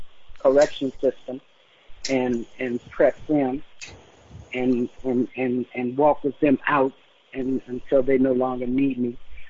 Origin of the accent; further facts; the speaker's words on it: Richmond, Virginia, United States; I grew up in Richmond, Virginia.